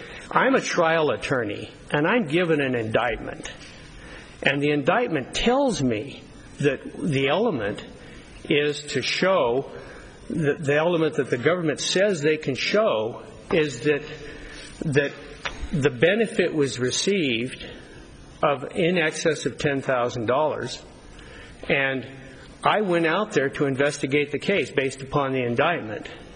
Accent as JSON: {"language": "English", "town": "Reno", "region": "Nevada", "country": "United States", "said": "I'm from Reno, Nevada."}